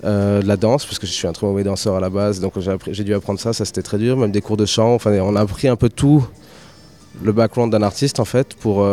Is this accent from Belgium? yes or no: no; Nice, Provence-Alpes-Côte d'Azur, France; Et je viens de Nice, moi, personnellement.